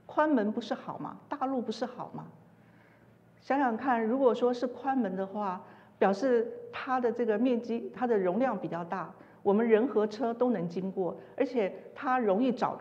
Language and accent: Chinese; Taiwan; 我想因为我是从台湾来的，所以我想我对台湾的状况是比较了解的